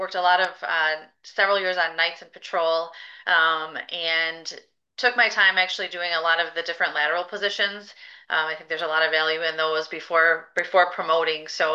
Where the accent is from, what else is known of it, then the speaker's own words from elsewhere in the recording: DeForest, Wisconsin, United States; I have been a lifelong Madisonian. I grew up in DeForest, so just outside of Madison.